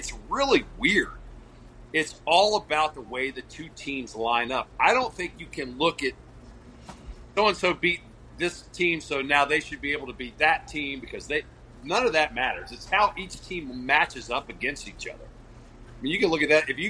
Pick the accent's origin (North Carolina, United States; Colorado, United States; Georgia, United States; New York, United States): Georgia, United States; Growing up in Georgia, Georgia run the last couple of years.